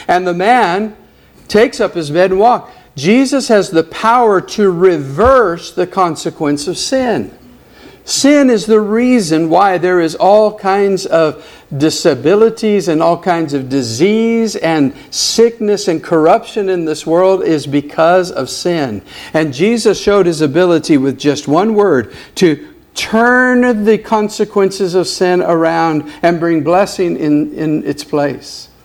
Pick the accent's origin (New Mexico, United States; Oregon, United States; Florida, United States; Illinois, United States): New Mexico, United States; Las Cruces; Yeah, it was said in the announcements that I'm from Las Cruces, and that's called the Mountain Time Zone.